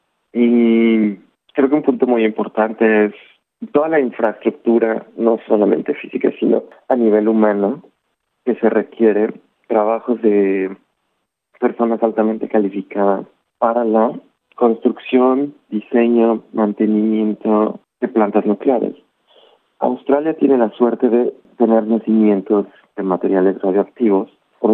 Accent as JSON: {"language": "Spanish", "country": "Mexico", "said": "yo soy ingeniero de México"}